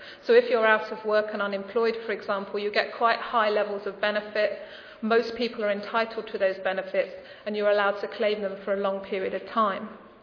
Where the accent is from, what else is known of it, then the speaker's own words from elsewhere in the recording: United Kingdom; And what I found particularly surprising as a Brit was that they dismissed the role of your healthcare system